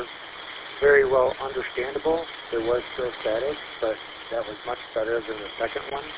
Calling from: Corunna, Michigan, United States; Corunna, C-O-R-U-N-N-A, Shiawassee County.

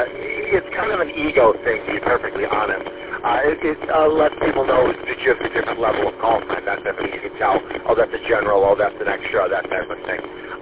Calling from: Shelby Township, Michigan, United States; Down here in Shelby Township, so 23 in Van Dyke is where I am.

